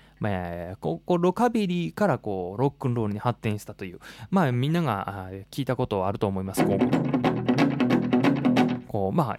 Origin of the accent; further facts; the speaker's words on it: Kyoto, Japan; 京都で、地元京都で、ボックスホールというところで、ライブしたいなと思います。